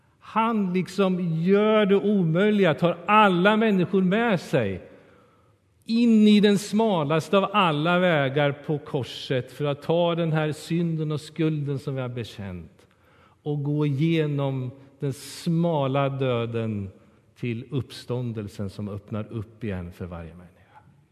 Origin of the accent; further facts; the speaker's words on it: Kolmården, Östergötland, Sweden; Jag är uppvuxen nära Kolmårdens djurpark